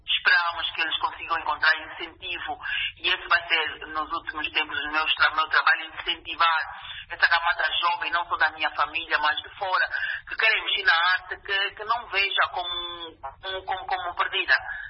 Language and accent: Portuguese; Angola; nós, como angolanos